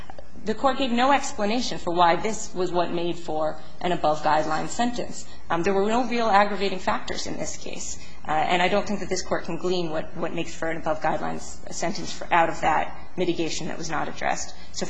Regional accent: Northeast, United States; I apologize, Your Honor. I'm from the Northeast. I can't help it.

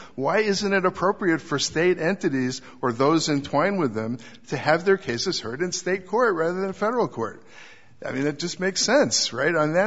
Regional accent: Los Angeles, California, United States; I'm from Los Angeles, so yeah. You know, I don't go through the Golden Gate Bridge much.

